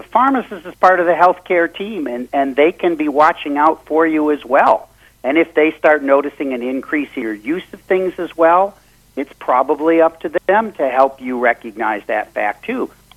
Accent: Seattle, Washington, United States; I'm from Seattle, and Washington State has a program that's called its Seven Best Practices.

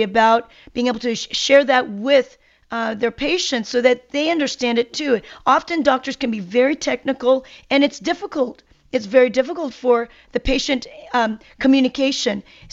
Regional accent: South Korea; I'm from Korea, and in my culture, going into a sauna has been a natural thing. I've been doing, I'm 55 now this year. I mean, going on 55.

